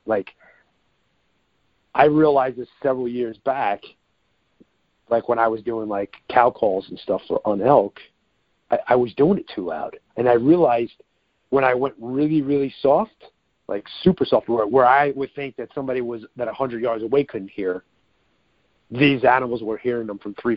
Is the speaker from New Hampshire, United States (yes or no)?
no; New York, United States; because I grew up in New York, and even though I've been living out in the West since 91, I've been here longer than I actually lived in New York.